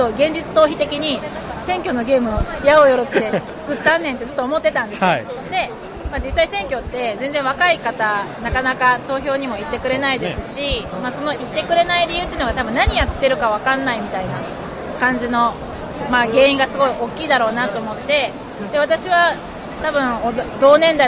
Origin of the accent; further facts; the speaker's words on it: Kansai, Japan; まあ、関西出身なんですけど